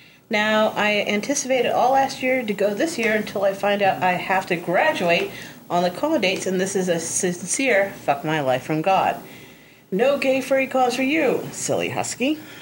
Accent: New England, United States; also born or lived in Massachusetts / New Hampshire; New England, both Mass and New Hampshire.

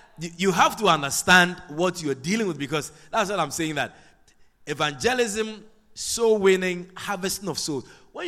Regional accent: Georgetown, Guyana; And you see, because we are from Georgetown, we are bush people.

